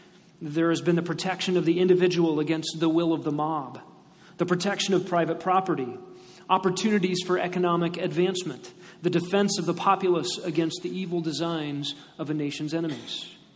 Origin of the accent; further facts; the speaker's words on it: Texas, United States; born there; And I was born in Texas, so I might move.